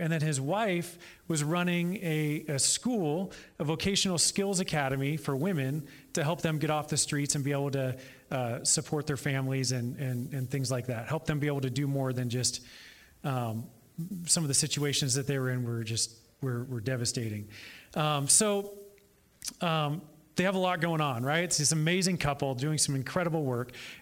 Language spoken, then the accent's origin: English; Placerville, California, United States; also born or lived in San Francisco Bay Area; I grew up mostly here in Placerville. My family moved up from the Bay when I was about 4